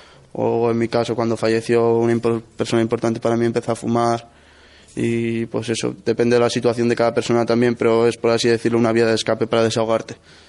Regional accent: Hondarribia, Basque Country, Spain; De Hondarribia, País Vasco.

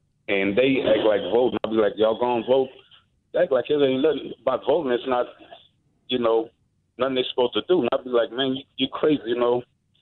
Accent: Louisiana, United States; born there; And you know, Louisiana, I was born in Louisiana. Louisiana will always be my home.

